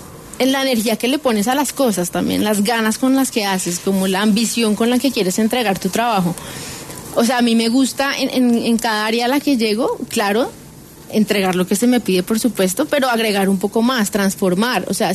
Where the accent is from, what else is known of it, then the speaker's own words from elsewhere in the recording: Colombia; entender el contexto colombiano, entender las motivaciones de nosotros como colombianos